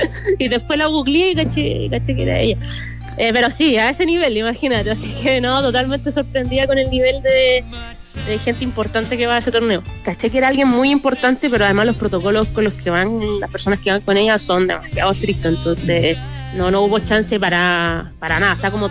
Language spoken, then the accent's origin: Spanish; Chile; La verdad es que para eso yo soy bien chilena, no me olvido de todo